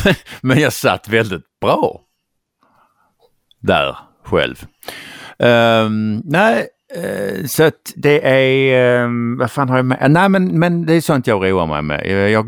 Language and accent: Swedish; Skåne, Sweden; Eftersom jag är skåning så är det ny för